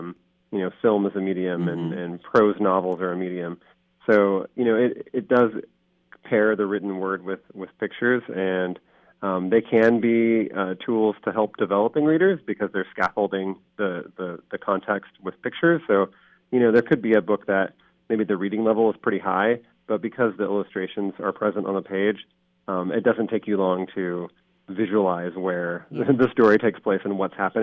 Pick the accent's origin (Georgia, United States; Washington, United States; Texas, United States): Washington, United States; Camas; I grew up in the Camas, Vancouver area. So I attended Camas School District schools, but our address was Vancouver. So we lived in, you know, the country of Southwest Washington.